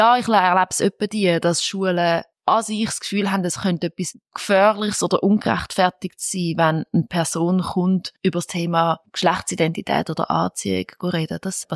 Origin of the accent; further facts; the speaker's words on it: Schaffhausen, Switzerland; accent: Schaffhausen dialect; Ich habe zum Beispiel meinen Schaffhauser Dialekt ein bisschen verloren und traue dem immer noch hinterher.